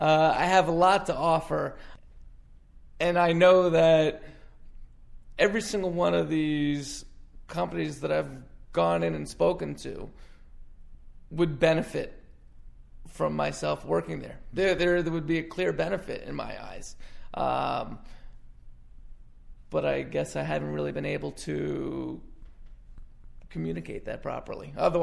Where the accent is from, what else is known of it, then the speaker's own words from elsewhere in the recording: New York, United States; now in Florida, United States; We're both from New York. My wife and I both grew up in New York, and life here in Florida is easier, okay?